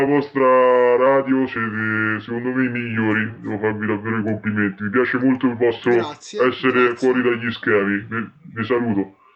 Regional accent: Rome, Lazio, Italy; Lazio, ho detto sono di Centucelle, mi pare, possibile?

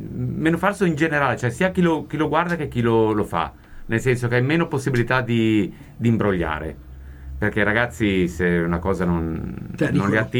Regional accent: Lombardy, Italy; Siamo nati perché io, che sono lombardo

